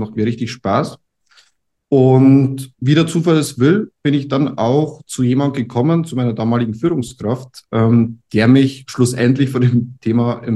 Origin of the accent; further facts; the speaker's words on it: Regensburg, Bavaria, Germany; Ich komme tatsächlich aus Bayern, Region Regensburg, relativ ländlich.